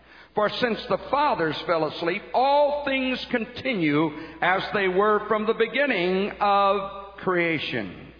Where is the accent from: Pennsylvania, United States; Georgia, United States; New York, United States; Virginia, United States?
Pennsylvania, United States; Philadelphia; I am a Philadelphian.